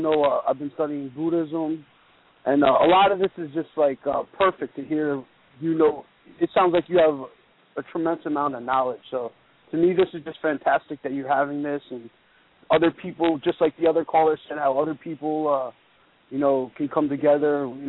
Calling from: Baltimore, Maryland, United States; Yes, hi. How are you? I'm from Baltimore.

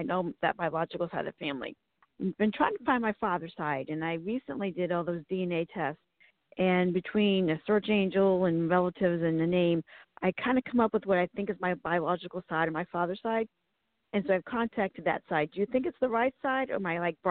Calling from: Virginia, United States; Virginia.

